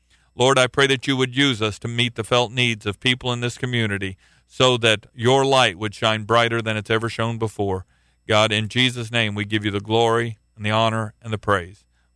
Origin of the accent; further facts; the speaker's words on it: United States; because I am an American, I have a sin problem